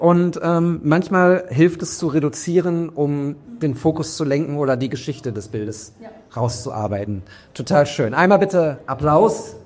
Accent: Bochum, North Rhine-Westphalia, Germany; Meine Frage als Bochumer im Saarland.

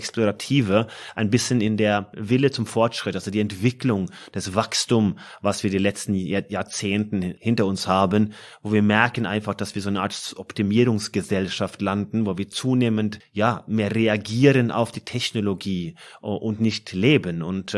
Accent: Norway; Und es ist in Skandinavien, also Norwegen, meine Heimat insbesondere, gab es die Frage nicht.

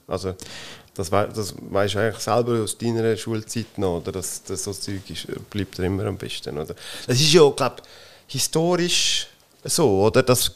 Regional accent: Switzerland; ich komme aus dem Seetal ursprünglich, vorbei in Wilhelm See.

